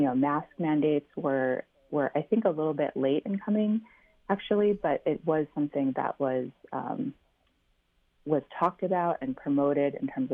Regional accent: McLaughlin, South Dakota, United States; In my hometown, which is McLaughlin, South Dakota, or the Bear Soldier District on Standing Rock, we're fortunate to have an Indian Health Services clinic, a dental clinic.

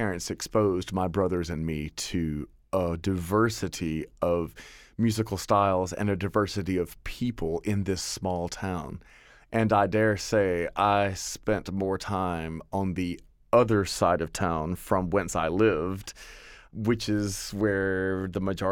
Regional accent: Fort Valley, Georgia, United States; As a child growing up in Fort Valley, Georgia, Middle Georgia, Peach County, south of Macon, which when I was growing up was 65-35% black white.

